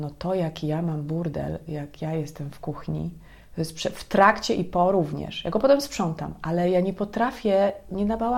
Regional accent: western Poland, Poland; ja też jestem wychowana, urodzona może bardziej na ziemiach zachodnich.

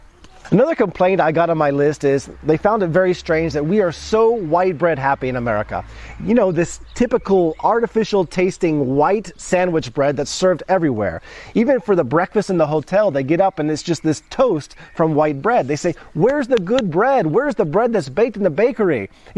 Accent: Alabama, United States; also born or lived in Texas; now in Poland; growing up in Alabama and Texas, it's so hot outside, the last thing you want to do is drink a cup of hot tea.

